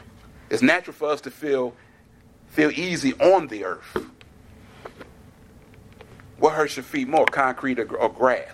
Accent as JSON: {"language": "English", "town": "Chicago", "region": "Illinois", "country": "United States", "tie": "born or raised there", "said": "when I grew up in Chicago, all the high-rise buildings in Chicago, the maintenance man lived in the building."}